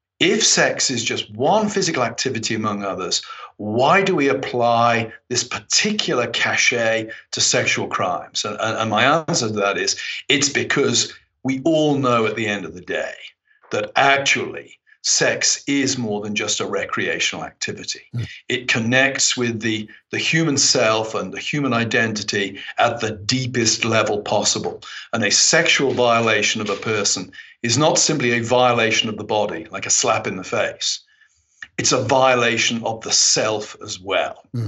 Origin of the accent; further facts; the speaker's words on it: England, United Kingdom; I think, hey, I'm English.